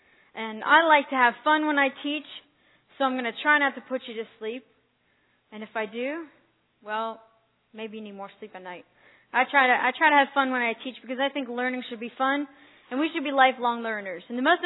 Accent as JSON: {"language": "English", "country": "Ethiopia", "lives_now": "United States", "said": "So September 11th, I always remember the importance of it here as an American, but it's also our New Year."}